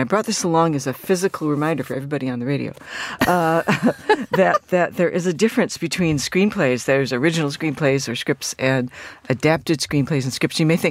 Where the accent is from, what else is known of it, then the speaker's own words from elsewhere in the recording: United States; I think I say Jacobi, but I'm American, and I think it's probably wrong.